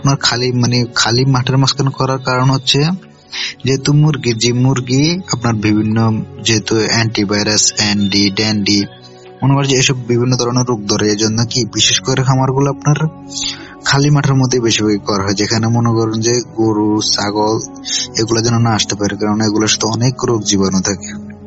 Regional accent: Subarnachar, Chittagong Division, Bangladesh; now in Dhaka, Bangladesh; আমার বাড়ি হচ্ছে নোয়াখালী সুবর্ণচর। তো আমি এখন বর্তমানে ঢাকা কাশপুরে আছি।

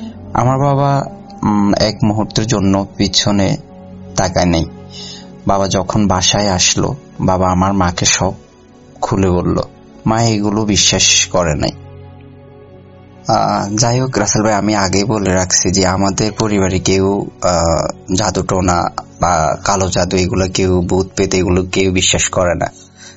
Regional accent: Sonaimuri, Chittagong Division, Bangladesh; moved away; জেলা নোয়াখালী, সোনাইমুড়ি থানা। আমি বর্তমানে একজন প্রবাসী

